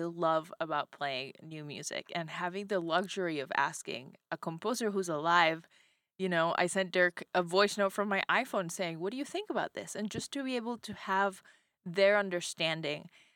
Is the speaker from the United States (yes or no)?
no; Venezuela; And it's a special piece because I'm from Venezuela. It's where I grew up. My whole family's from there.